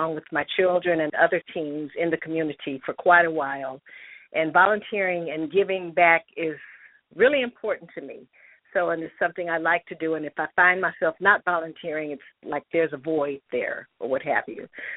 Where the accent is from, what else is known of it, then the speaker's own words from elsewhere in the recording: California, United States; moved away as an adult; now in Tennessee, United States; I am a transplant to Tennessee. I'm originally from California, and we've been here since 1999.